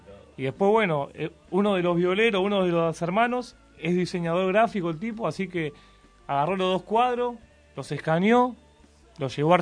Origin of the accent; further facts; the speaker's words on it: Lomas del Mirador, Buenos Aires Province, Argentina; Nosotros somos de Loma de Mirador y grabamos en San Isidro.